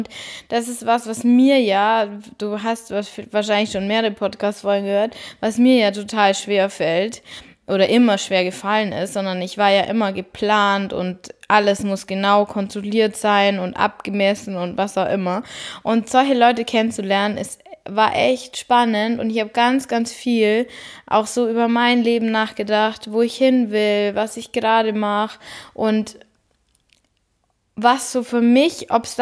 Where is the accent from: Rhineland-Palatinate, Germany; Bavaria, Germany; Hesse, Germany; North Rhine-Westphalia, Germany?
Bavaria, Germany; für mich als Bayerin ist es da oben echt ungewöhnlich